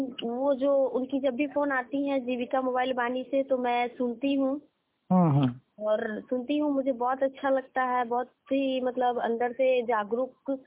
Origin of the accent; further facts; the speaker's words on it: Nariyar, Bihar, India; मैं नरियार पंचायत की निवासी हूँ, मोतीपुर प्रखंड की।